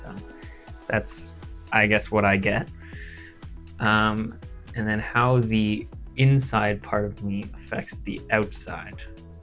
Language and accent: English; Kitchener, Ontario, Canada; Well, as for where I grew up, I actually grew up not here specifically, but in town in Kitchener, which is, you know, Kitchener-Waterloo